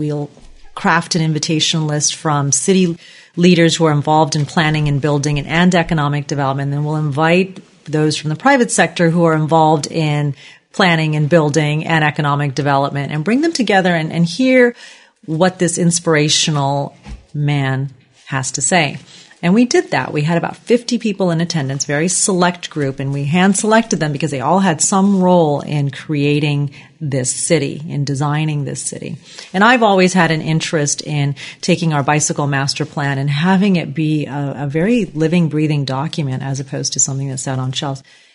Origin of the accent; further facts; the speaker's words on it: Culver City, California, United States; also born or lived in India; I've been here 14 years, I believe. Yeah, I've been a long-term resident. I grew up partially in India, and then grew up in Culver City and went to school in West LA, and then came here about 14 years ago.